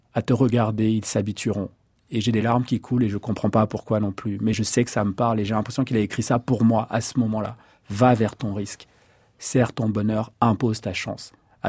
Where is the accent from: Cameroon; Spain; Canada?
Cameroon; born there; first language fr; Mais je suis né avec le français. Au Cameroun, on parle français et anglais, c'est les deux langues officielles. Lié à l'histoire du Cameroun et de la France, et donc je suis né avec le français.